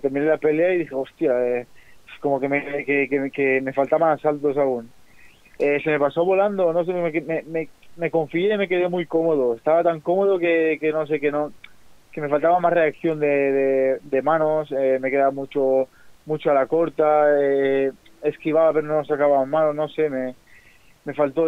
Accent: Spain; Nos tenían como nada, como que el español, muchas veces me decían, hostia, eres de España y ahí hay boxeo, y como que entrenas en España, ¿sabes?

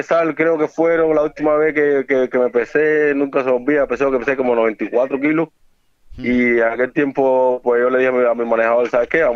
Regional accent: Cuba; moved away; also born or lived in Ireland; Desde que yo salí de Cuba, yo viví aquí un tiempo, en el 2007-2008. Y pues después me radiqué en Irlanda. Y ahora pues regresé aquí

